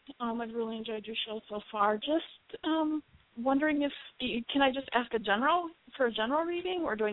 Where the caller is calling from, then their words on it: North Carolina, United States; I'm calling from North Carolina.